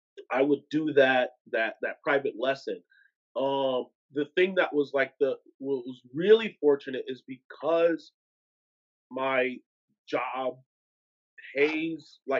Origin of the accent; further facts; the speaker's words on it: Dallas, Texas, United States; From Dallas, Texas, originally, yeah.